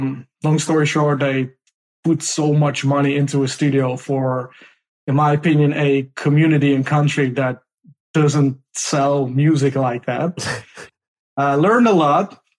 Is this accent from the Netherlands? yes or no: yes; Netherlands; now in United States; once you land at LAX, the first thing you see is like compared to like growing up in Holland, streets are small.